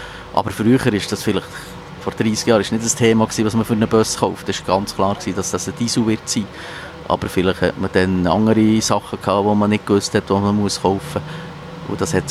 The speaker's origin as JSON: {"language": "German", "town": "Oberburg", "region": "Bern", "country": "Switzerland", "tie": "born or raised there", "also_born_or_lived": "Rüschegg / Ringgenberg", "said": "Also ich bin da von Rüschegg über Rinkenberg auf Oberburg gekommen, wie die erste Klasse auf Oberburg gekommen."}